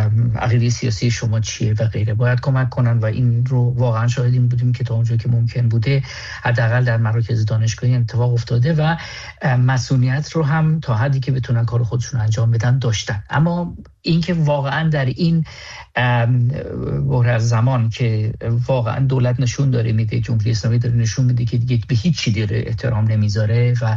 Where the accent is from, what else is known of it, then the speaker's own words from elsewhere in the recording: Iran; now in Munich, Germany; فقط به عنوان یک ایرانی میتونم بگم که به همه گی افتخار میکنم.